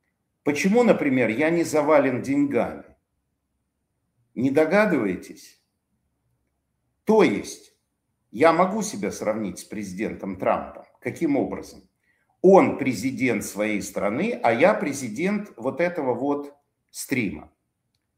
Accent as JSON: {"language": "Russian", "country": "Russia", "said": "я тоже россиянин, но во мне этого нет"}